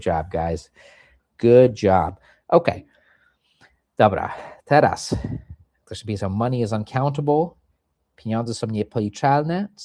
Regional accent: United States; mimo to, że się wychowałem w Stanach, to liczę jak Europejczycy

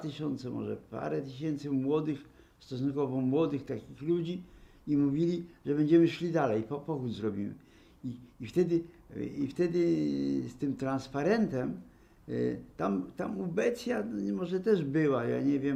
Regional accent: Pęgowo, Lower Silesian Voivodeship, Poland; Że z Pęgowa, taka wioska pod Wrocławiem, gdzie mieliśmy swój dom.

